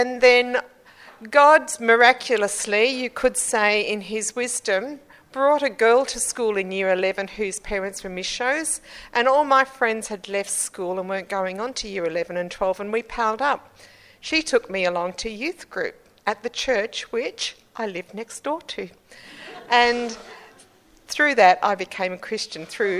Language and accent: English; Chinchilla, Queensland, Australia; born there; I was born in the Darling Downs in a little town called Chinchilla.